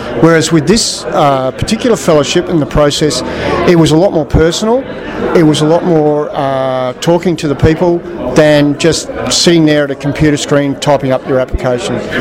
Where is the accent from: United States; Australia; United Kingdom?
Australia; South Australia; moved away as an adult; also born or lived in Tasmania; now in Armidale, Australia; I'm from South Australia originally, and then I did dairy research there in South Australia for about 5 years, and then moved to Tasmania and did dairy research there for about 6 years